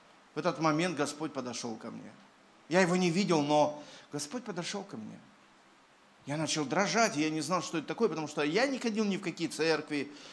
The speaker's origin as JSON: {"language": "Russian", "town": "Odesa", "region": "Odesa Oblast", "country": "Ukraine", "said": "Улыбайтесь, я из Одессы приехал."}